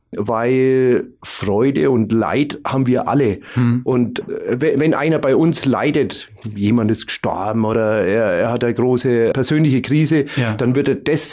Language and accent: German; Bavaria, Germany; accent: Franconian; wenn dann eine andere Mundart oder Hochsprache kontrastiert mit unserem fränkischen Dialekt, dann kommt er noch knackiger raus.